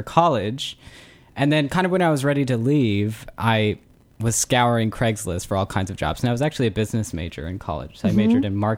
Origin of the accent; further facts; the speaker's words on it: New York, United States; I'm actually from New York